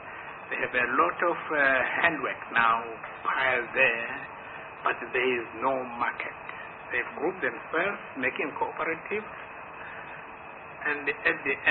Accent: Nongoma, KwaZulu-Natal, South Africa; I am from Nongoma. That is where the kingdom of Wazulu belongs.

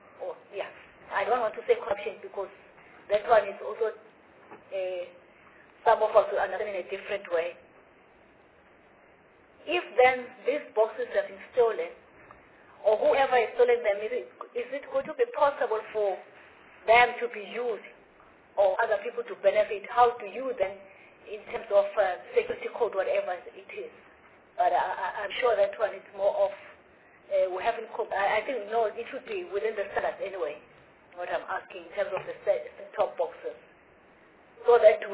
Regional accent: Eastern Cape, South Africa; born there; To say where I'm coming from, or where I was born in Eastern Cape

